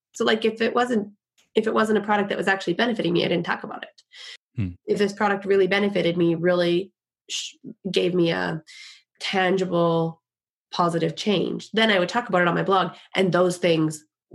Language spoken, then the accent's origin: English; Canada; For the first thing, I'm Canadian. I'm up here in Canada.